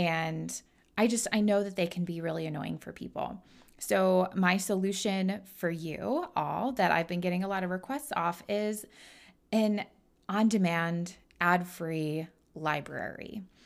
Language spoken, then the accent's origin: English; Midwest, United States; Now, I'm born and raised in the Midwest. I've lived in all sorts of different climates and places.